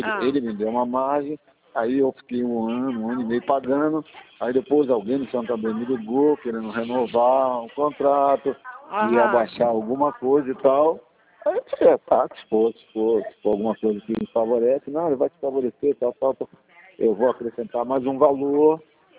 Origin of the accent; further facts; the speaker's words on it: Rio de Janeiro, Brazil; Eu não, não sou de Maricá, sou do Rio de Janeiro, capital.